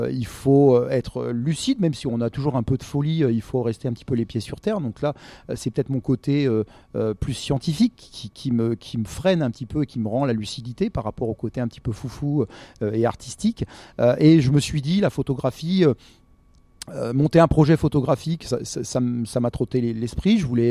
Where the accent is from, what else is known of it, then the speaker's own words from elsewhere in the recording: Bourgogne-Franche-Comté, France; puisque je suis originaire de la Bourgogne, région chablisienne